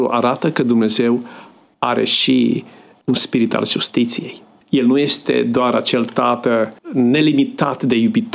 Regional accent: Romania; Pentru că noi suntem români? Pentru că noi suntem creștini deja?

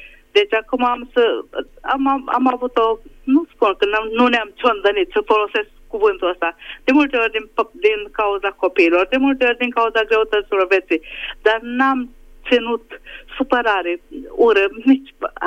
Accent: Budapest, Hungary; din Budapesta

